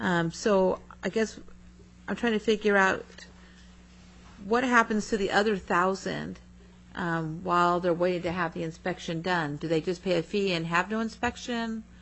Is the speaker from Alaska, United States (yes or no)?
yes; Fairbanks, Alaska, United States; not to pick on Nome, but since I'm from Fairbanks and he's from Nome, they don't get the charge